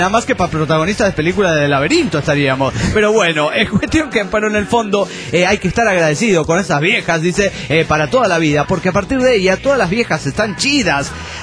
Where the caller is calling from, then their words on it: Granollers, Catalonia, Spain; de Granollers, Barcelona, España.